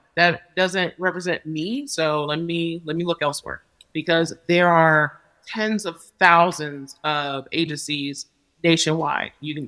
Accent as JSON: {"language": "English", "country": "United States", "said": "first of all, I'm American. I can do whatever I want."}